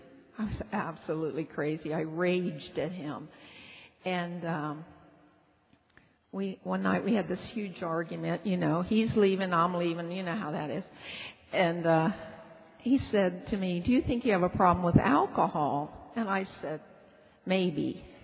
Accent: Cincinnati, Ohio, United States; I grew up in Cincinnati, Ohio

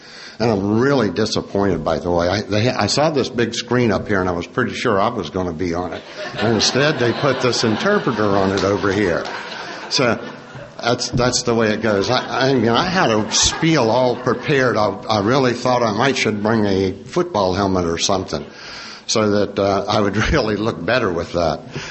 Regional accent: West Virginia, United States; I'm from Area 73, Wild, Wonderful West by God, Virginia.

